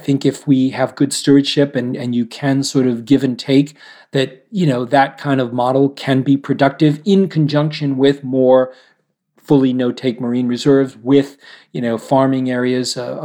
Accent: New England, United States; I've worked with fishermen my whole life growing up in New England

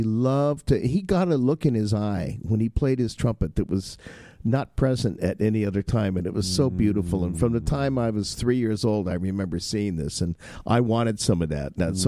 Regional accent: Inglewood, California, United States; I grew up in Inglewood, California.

